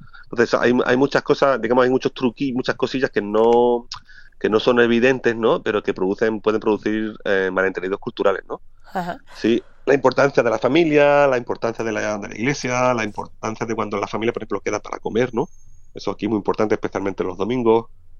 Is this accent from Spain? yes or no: yes; Spain; Como los españoles, por ejemplo, somos muy directos, ¿no?